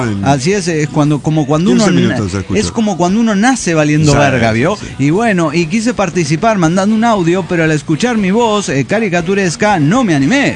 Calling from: Xalapa, Veracruz, Mexico; de Jalapa, México.

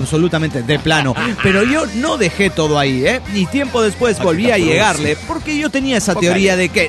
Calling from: Empalme Escobedo, Guanajuato, Mexico; Aquí en Guanajuato.

